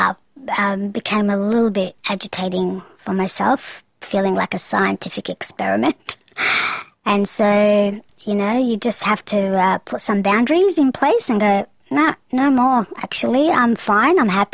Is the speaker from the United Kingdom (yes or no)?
no; Australia; I grew up in Australia predominantly, and I grew up in a very Australian culture, surrounded by different cultures in Australia.